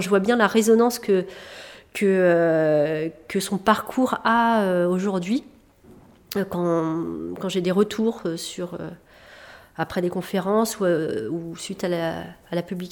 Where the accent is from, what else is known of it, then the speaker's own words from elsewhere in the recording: Normandy, France; now in Rennes, France; je suis rennaise d'adoption, parce que je suis normande au départ.